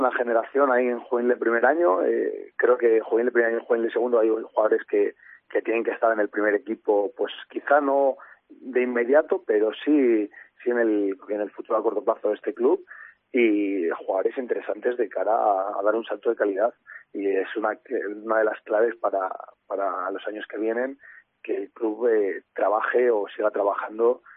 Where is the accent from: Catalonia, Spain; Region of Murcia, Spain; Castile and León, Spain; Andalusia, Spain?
Castile and León, Spain; Salamanca; para los que somos de Salamanca